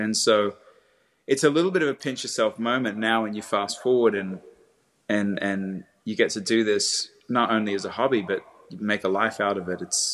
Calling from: Nashville, Tennessee, United States; Nashville, Tennessee. Nashville, Tennessee. I'm actually at home today, which is a rarity during this season of life.

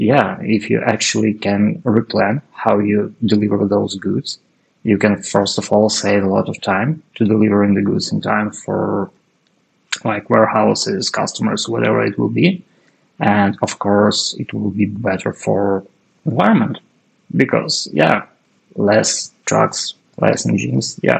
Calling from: Chernihiv, Chernihiv Oblast, Ukraine; And yeah, I'm joining you today from Chernihiv, northern part of Ukraine.

